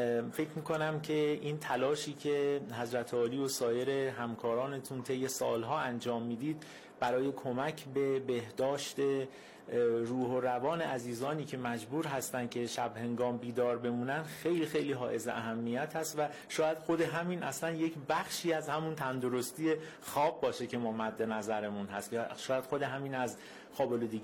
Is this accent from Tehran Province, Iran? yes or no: yes; Tehran, Tehran Province, Iran; ما در تهران به دنیا اومدیم، اما اگر اصالت خانوادگی من، هم پدر بزرگ هم مادر بزرگ، هم اهل شهر گلپایگان هستن.